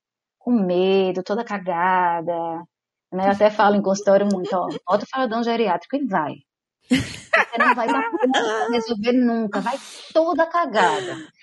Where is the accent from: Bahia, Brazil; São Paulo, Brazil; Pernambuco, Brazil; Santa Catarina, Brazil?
Pernambuco, Brazil; Recife; Sou psicóloga, sou de Recife, tenho 43 anos, recém-feitos.